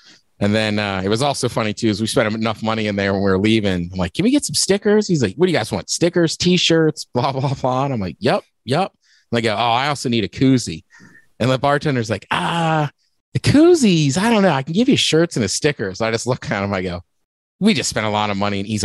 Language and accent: English; Seattle, Washington, United States; Like you talk to people that work at a brewery on the East Coast and I'm like, oh, yeah, I'm from Seattle.